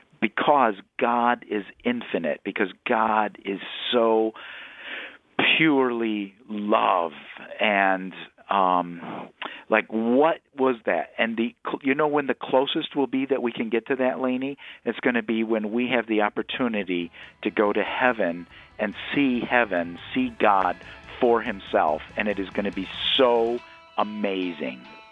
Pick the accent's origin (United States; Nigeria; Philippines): United States; Michigan; I'm from Michigan, so this doesn't seem like a huge, huge amount to me.